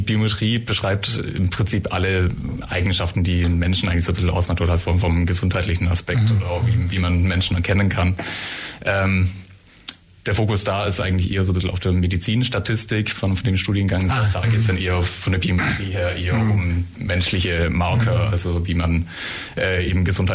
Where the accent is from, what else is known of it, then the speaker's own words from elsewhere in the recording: Rechtisweiler, Bavaria, Germany; mein Werdegang ist, dass ich eigentlich mein ganzes Leben lang hier schon so im Ulmer Raum war. Ich komme ursprünglich aus Rechtisweiler, das ist so ein Dorf